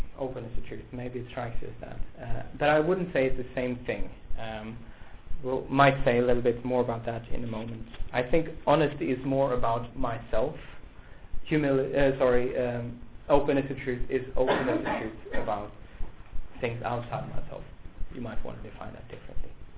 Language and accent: English; Sweden; English is a second language; That's the way I was brought up in Sweden. When I grew up in the 80s